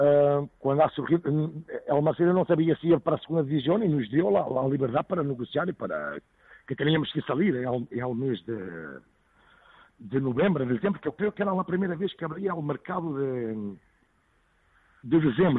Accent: Portugal; Spanish is a second language; Mira, como portugués, voy a Madrid, tengo lugar en Madrid

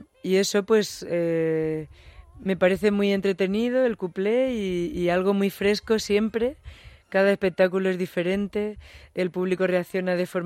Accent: Albacete, Castilla-La Mancha, Spain; now in Madrid, Spain; desde que me vine a Madrid, porque yo soy de Albacete.

